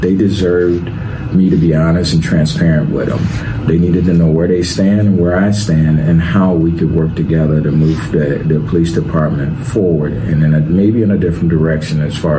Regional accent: Gary, Indiana, United States; my hometown of Gary.

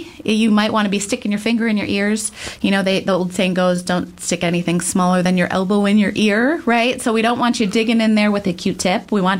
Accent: Buffalo, New York, United States; I'm an East Coaster, so I came from Buffalo, New York, moved out to the West Coast

